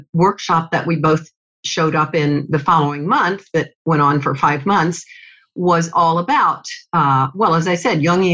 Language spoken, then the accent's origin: English; Tampa, Florida, United States; So he called my mother in Tampa, which is my hometown.